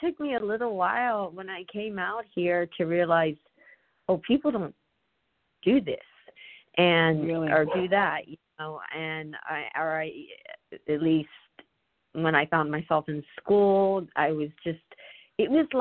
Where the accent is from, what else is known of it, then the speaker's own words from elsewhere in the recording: the South, United States; Growing up in the South, we did not, you know.